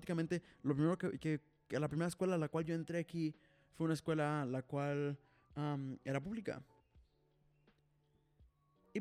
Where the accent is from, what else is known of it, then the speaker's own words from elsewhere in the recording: United States; yo como había pasado la mayor parte de mi infancia en Estados Unidos